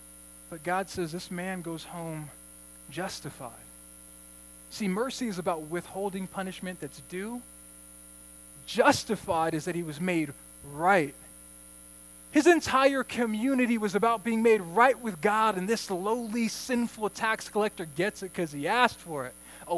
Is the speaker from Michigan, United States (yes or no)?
no; Santa Ana, California, United States; I grew up in Santa Ana living in an apartment, and we just lived in various apartments.